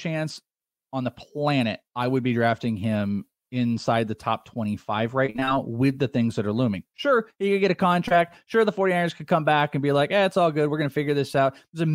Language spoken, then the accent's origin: English; Wales, United Kingdom; I'm Welsh.